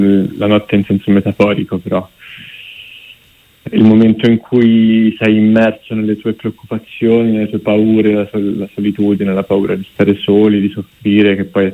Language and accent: Italian; Grosseto, Tuscany, Italy; also born or lived in Rome; now in Milan, Italy; sono nato a Roma, però mia madre è romana. E sono nato a Roma e ho vissuto più che altro però a Grosseto, anche se poi sono tornato a Roma per studiare 6 anni fa, e poi ora sono a Milano